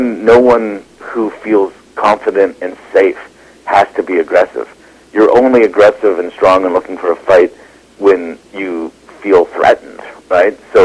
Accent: Wingham, Ontario, Canada; growing up in Wingham. And I got to tell you, she was hated.

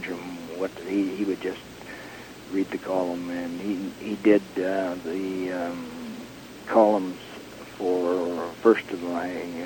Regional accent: Western Canada, Canada; I wouldn't understand that because I'm from Western Canada

